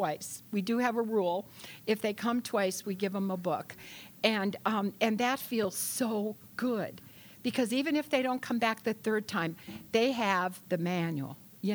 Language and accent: English; Chicago, Illinois, United States; born there; now in Texas, United States; I was born in Chicago, Illinois. That's why I sound more like you than them, even though I've lived in Texas almost 40 years.